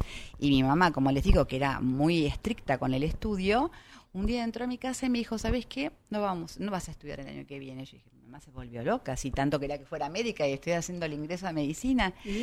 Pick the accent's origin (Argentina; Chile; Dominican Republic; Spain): Argentina; Buenos Aires; born there; Yo nací aquí en Buenos Aires